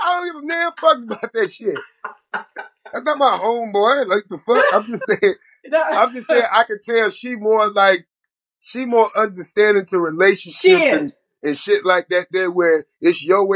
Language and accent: English; Florida, United States; I'm from Florida, and I lied and said I went to Morris Brown, but I didn't.